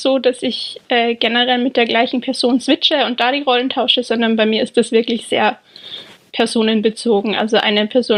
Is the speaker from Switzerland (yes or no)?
no; Austria; Ich bin ursprünglich aus Österreich. Man hört es vermutlich.